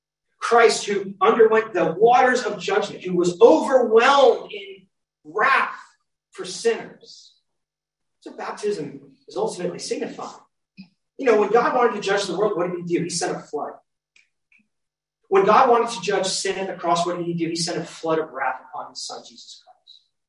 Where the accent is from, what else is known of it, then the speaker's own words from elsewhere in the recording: New Jersey, United States; You know, I'm from New Jersey, so I'm New Jersey, and I guess that's part of my identity, right?